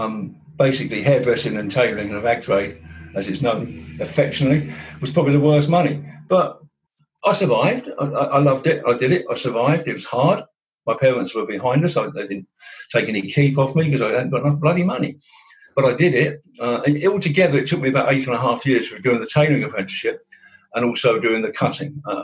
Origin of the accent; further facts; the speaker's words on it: Luton, East of England, United Kingdom; I'm born and bred in Luton. Not many people own up coming from Luton, but it's my old town.